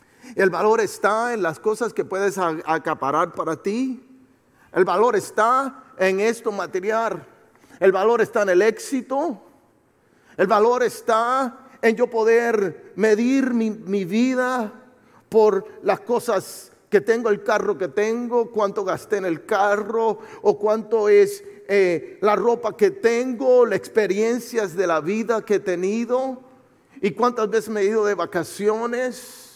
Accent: Puerto Rico; Tú sabes que yo soy de Puerto Rico, si no lo sabía, soy natal de Puerto Rico. Y desde niño, como buen hispano

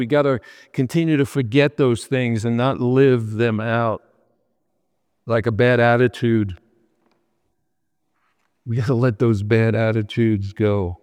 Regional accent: New York, United States; I'm from New York and you don't want to be there amongst a million people

